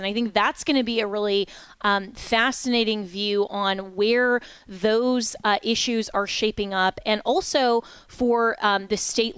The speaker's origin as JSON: {"language": "English", "region": "Florida", "country": "United States", "said": "here in my home state of Florida"}